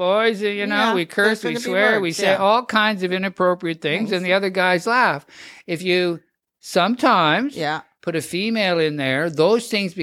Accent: Atlantic Canada, Canada; moved away; Okay, I came from Atlanta, Canada.

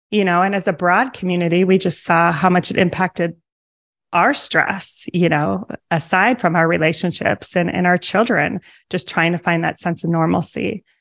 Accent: Eden Prairie, Minnesota, United States; I was born and raised in Eden Prairie. So okay. Miles away from

